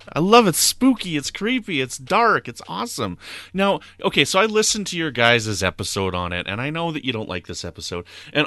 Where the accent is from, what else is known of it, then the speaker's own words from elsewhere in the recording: Canada; also born or lived in Pinehouse Lake, Canada / La Ronge, Canada; I'm from Canada. I've lived in Northern Canada, right?